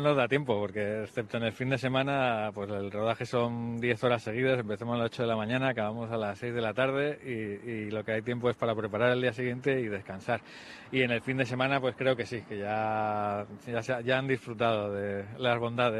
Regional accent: Bilbao, Basque Country, Spain; primero porque yo soy de Bilbao

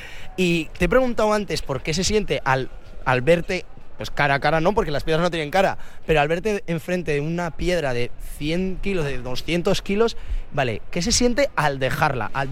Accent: Bilbao, Basque Country, Spain; yo soy de Bilbao, muy de Bilbao

